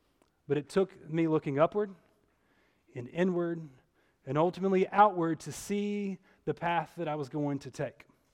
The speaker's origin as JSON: {"language": "English", "region": "Mississippi", "country": "United States", "said": "I'm a preacher from Mississippi."}